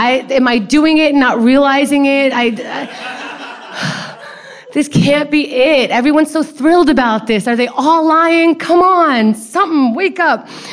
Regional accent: Queens, New York, United States; accent: Queens; much more Queens telling this story than I normally sound in real life. Please talk to me after so you can hear that. This is not my true accent. It's just the 15-year-old in me coming out.

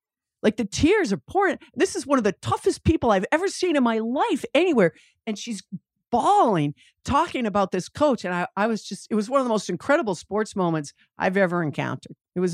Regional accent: Westwood, Massachusetts, United States; Like I grew up in Westwood, Massachusetts, and our high school team, didn't lose a league game for like, I don't know, 15 years or something.

